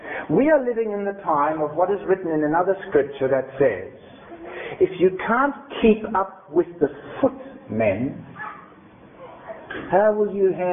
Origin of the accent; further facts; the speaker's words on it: Germany; now in Australia; You know, when I came from Germany, I was a meat eater. I ate flesh. And I came into the Adventist school here in Australia, and I had sardines on my sandwiches.